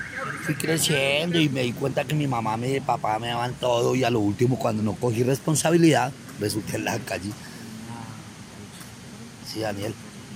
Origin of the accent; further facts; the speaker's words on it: Bogotá, Colombia; De aquí de Bogotá.